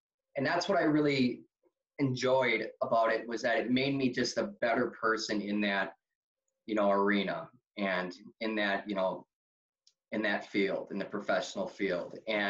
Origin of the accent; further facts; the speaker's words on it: Milwaukee, Wisconsin, United States; I'm from Milwaukee. Family's from Wisconsin. Most of my family's from upper Wisconsin, like the Appleton area and Wausau and so on. So kind of pretty far away from Chicago. And Milwaukee was always a hometown.